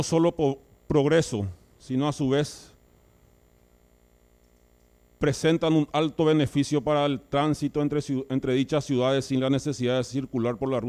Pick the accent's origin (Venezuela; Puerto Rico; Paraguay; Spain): Paraguay; Ypacaraí, Central; que para nosotros los ipacarayenses, presidente y colegas, es la esencia misma de nuestra existencia